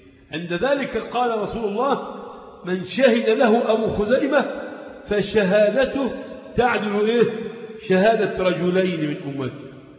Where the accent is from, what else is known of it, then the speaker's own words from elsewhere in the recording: Egypt; إحنا عندنا في مصر هنا الصعيد لهم إيه؟ لهجة